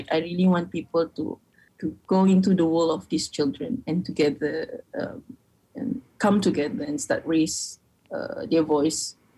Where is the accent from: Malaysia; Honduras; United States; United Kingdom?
Malaysia; this is how privileged I am as a person, as a Malaysian.